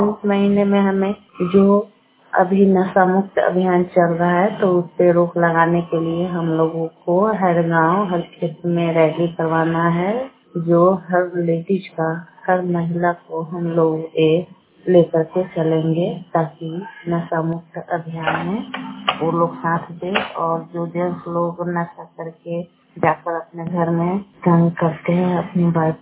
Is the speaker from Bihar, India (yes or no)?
yes; Purnia, Bihar, India; और मैं पूर्णिया पंचायत से हूँ।